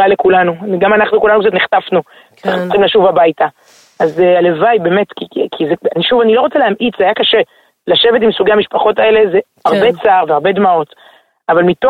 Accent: Herzliya, Tel Aviv District, Israel; אני הרצליאנית, אני גדלתי בהרצליה

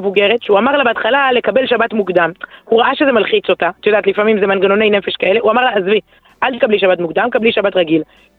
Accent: Ramat HaSharon, Tel Aviv District, Israel; אני גדלתי ברמת השרון, גדלתי ברמת שרון בציבור, בוא נגיד, לא בדיוק במתפללי בית הכנסת של הרב אדלשטיין, נגיד זה בלשון המתה, אני יותר התפללתי בנוער מרץ, נוער שלום עכשיו, תנועת הצופים, תנועת הנוער העובד, אלה המחוזות שבהם אני גדלתי

